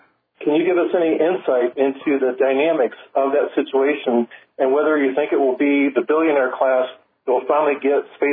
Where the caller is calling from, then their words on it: Indiana, United States; I'm calling from Indiana, and I got a question for John.